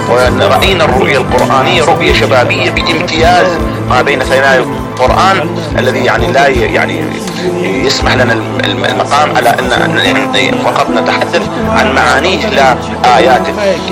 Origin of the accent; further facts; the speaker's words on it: Iraq; أنا أتحدث يعني كعراقي